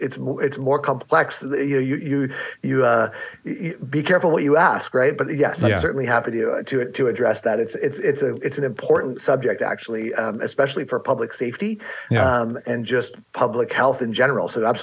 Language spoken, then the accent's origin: English; San Diego, California, United States; born or raised there